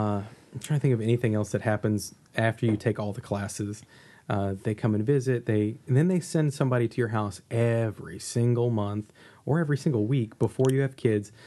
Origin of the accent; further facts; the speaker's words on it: St. Louis, Missouri, United States; And we decided we're from St. Louis, so we're going to go to St. Louis for spring break and just chill out there for a week and stay at family's house